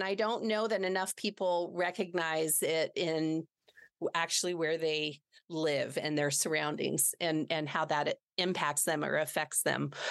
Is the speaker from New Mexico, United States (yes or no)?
yes; New Mexico, United States; So I mentioned, you know, I'm from here. I was born here in New Mexico.